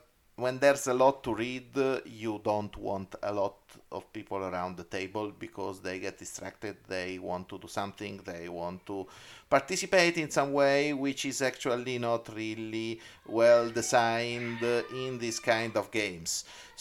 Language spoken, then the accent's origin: English; Umbria, Italy; I live in Terni, which is a city near Rome. A close city near my hometown is Perugia.